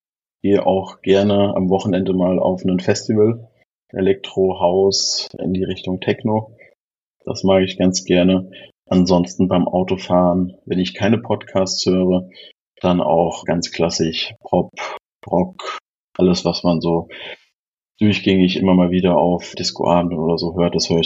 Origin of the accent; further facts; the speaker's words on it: Germany; 15 Kilometer, da ist meine Heimat auf dem Dorf.